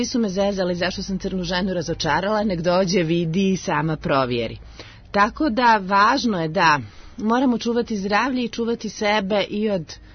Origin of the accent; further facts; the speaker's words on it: Belgrade, Serbia; born there; osim što sam rođena u Beogradu